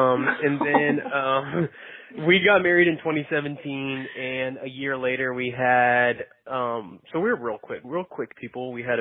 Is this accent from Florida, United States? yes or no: yes; Florida, United States; moved away as an adult; now in Fort Worth, United States; I'm from Florida. I grew up there. I went to the University of Florida.